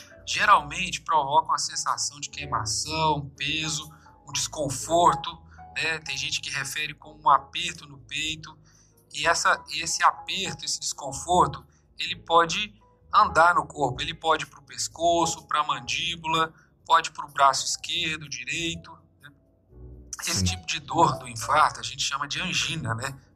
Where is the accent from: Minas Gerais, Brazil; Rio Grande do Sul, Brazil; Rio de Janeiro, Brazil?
Minas Gerais, Brazil; Mutum; also born or lived in Espírito Santo / Belo Horizonte; eu sou daqui de Mutum. Eu estudei a vida toda aqui no Dionísio Costa. Fui para o Espírito Santo fazer faculdade de medicina. Concluí meus estudos em Belo Horizonte